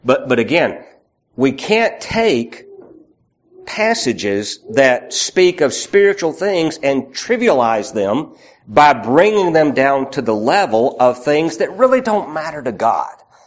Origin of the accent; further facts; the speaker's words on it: Southern United States, United States; I'm from the South. It's, you know, it's football, sweet tea, you know, gravy and biscuit, you know. I'm from the South, forgive me. And in Alabama, it's even worse.